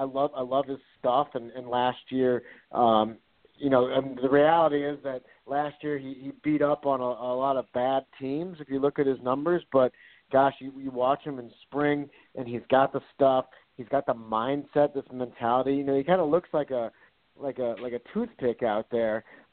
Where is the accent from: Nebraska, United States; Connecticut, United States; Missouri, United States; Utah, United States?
Missouri, United States; St. Louis; a love letter to St. Louis and to my hometown team, and to capture the stories and the excitement that is Cardinal baseball. I grew up reading a lot of Cardinals books